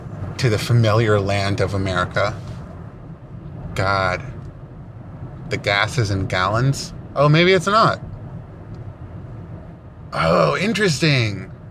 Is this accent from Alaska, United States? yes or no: no; Oakland, California, United States; I'm a journalist from Oakland, California.